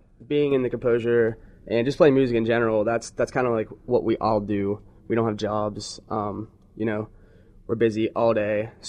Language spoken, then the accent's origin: English; Pittsburgh, Pennsylvania, United States; You know, I'm growing up from Pittsburgh. I used to go see Paul playing Punchline all the time.